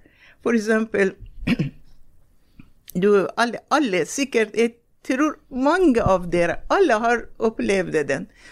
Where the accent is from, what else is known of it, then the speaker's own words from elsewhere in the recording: Iran; Norwegian is a second language; now in Norway; det er så voldsomt for meg som jeg kommer fra Iran og kommer til i Norge